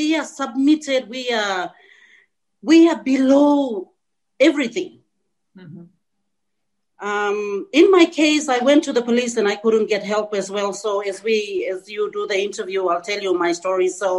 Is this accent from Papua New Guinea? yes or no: yes; Port Moresby, National Capital District, Papua New Guinea; I was born in the village, but when I was a little girl, I was raised in Port Moresby, the capital city of Papua New Guinea.